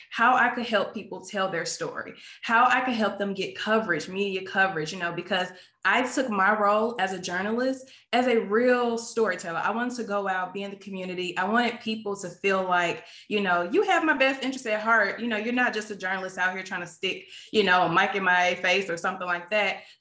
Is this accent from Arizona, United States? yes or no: no; Chicago, Illinois, United States; I'm originally from Chicago, but I went to college in Jackson, Mississippi.